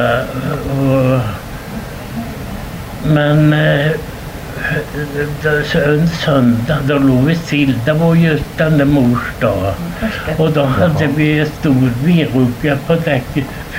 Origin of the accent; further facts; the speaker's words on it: Östergötland, Sweden; Jag är ifrån Östergötland.